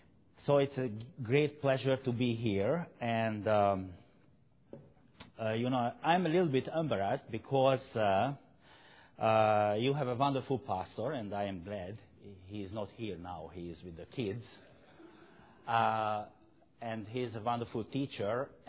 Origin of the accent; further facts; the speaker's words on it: Hungary; English is a second language; We were obligated to learn Russian, but once the Russian troops were there in Hungary, we didn't like Russian language.